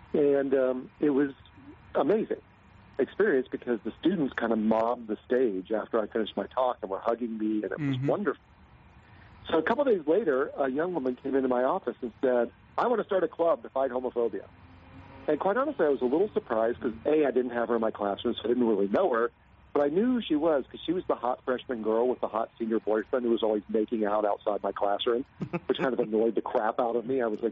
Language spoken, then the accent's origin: English; North Carolina, United States; I grew up in North Carolina, fundamentalist family, very, very difficult to grow up being gay in the late 70s, early 80s.